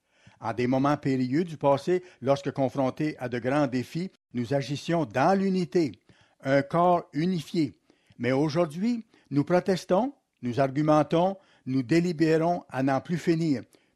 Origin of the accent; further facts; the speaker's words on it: Brisbane, Queensland, Australia; J'ai grandi à Brisbane, en Australie, durant les années 1940 et 50.